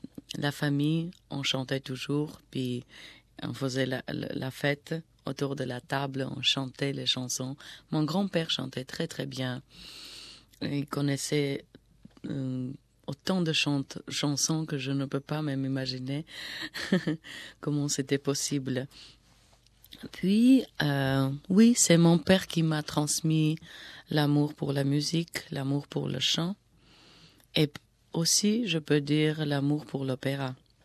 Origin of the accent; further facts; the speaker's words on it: Armenia; French is a second language; moved away as an adult; now in Paris, France; j'habite à Paris il y a déjà 20 ans. Je suis arménienne d'origine. Je suis née en Arménie. Je fais mes études là-bas. Puis, j'habite maintenant en France.